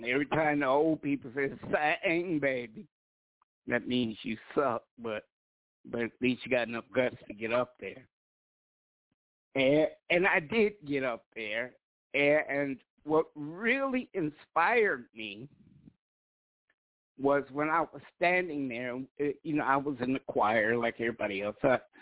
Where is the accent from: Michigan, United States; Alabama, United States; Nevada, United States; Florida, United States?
Michigan, United States; Detroit; also born or lived in Ann Arbor; So though I was born at St. Joe's Hospital in Ann Arbor, we went to Detroit. And that's where I lived for about 6 or 7 years.